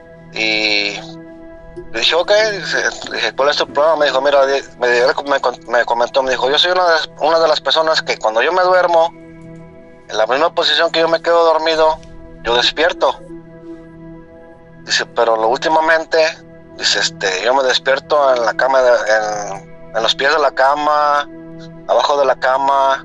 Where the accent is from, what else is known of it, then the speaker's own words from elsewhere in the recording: Guanajuato, Mexico; Yo soy del estado de Guanajuato